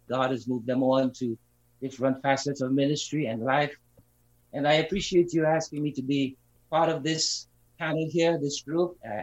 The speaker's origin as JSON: {"language": "English", "country": "Trinidad & Tobago", "moved": "yes", "lives_now": "Long Island, United States", "said": "I am from Long Island, New York, originally from Trinidad, and came to the United States in 1970."}